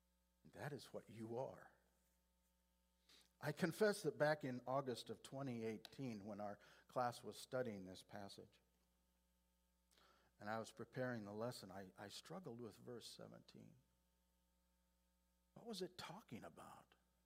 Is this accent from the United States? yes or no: yes; Marshalltown, Iowa, United States; when I was a little boy growing up in Marshalltown in the 50s, the official name of our church was Baptist Temple.